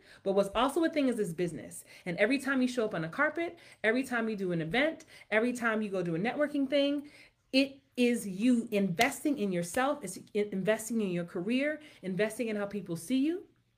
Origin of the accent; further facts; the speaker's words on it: Jamaica; I'm Jamaican, okay?